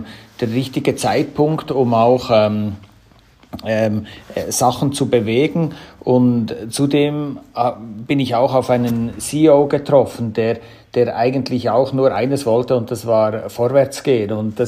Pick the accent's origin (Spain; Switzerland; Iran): Switzerland; Wie man höchstwahrscheinlich nicht verkennen kann von meiner Sprache her, komme ich aus der Schweiz, auch vom Namen her … Also das zeigt ein bisschen, wo meine Wurzeln sind. Und die sind natürlich immer sehr stark an den Berg geprägt gewesen.